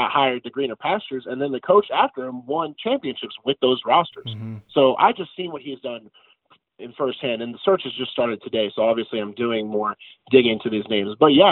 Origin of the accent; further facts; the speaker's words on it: Clarksville, Tennessee, United States; I'm from Clarksville.